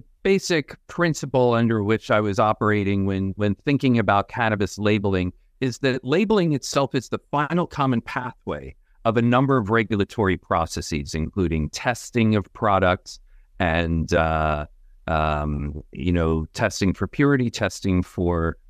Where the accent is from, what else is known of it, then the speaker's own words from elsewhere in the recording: New Jersey, United States; my home state of New Jersey flipped several years ago.